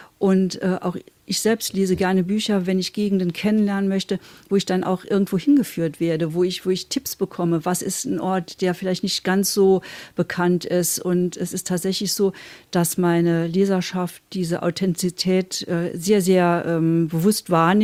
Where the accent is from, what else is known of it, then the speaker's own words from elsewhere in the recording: Saarlouis, Saarland, Germany; born there; im Saarland geboren, direkt an der französischen Grenze, also einen Steinwurf sozusagen entfernt in Saarlouis, der Sonnenstadt, der Gründung von Louis XIV.